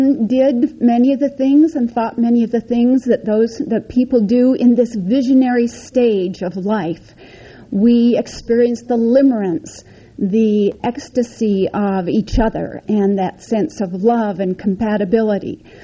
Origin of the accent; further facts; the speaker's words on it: Paul, Idaho, United States; born there; 2 years forward, I was born in 1937 in Paul, Idaho. Tiny, tiny place. If you blink your eyes, you've already passed it.